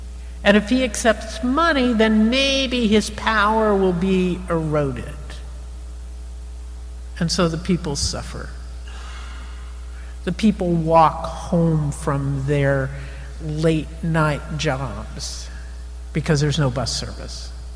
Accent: California, United States; you know, I'm a Californian, and I hate to say this, but it was our two presidents that we've exported from California.

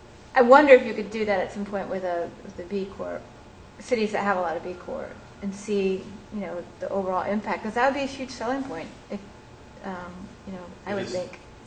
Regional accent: Maryland, United States; I am from Maryland.

